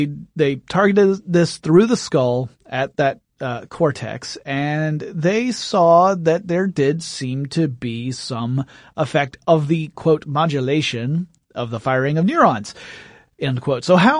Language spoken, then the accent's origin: English; Deep South, United States; because I'm from the Deep South.